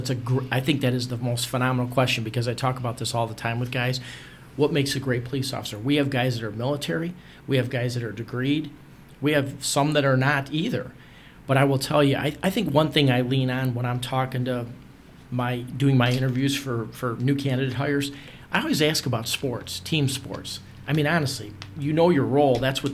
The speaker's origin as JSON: {"language": "English", "town": "Parma", "region": "Ohio", "country": "United States", "tie": "born or raised there", "said": "Yeah, so I grew up in Parma, and I went to Normandy High School."}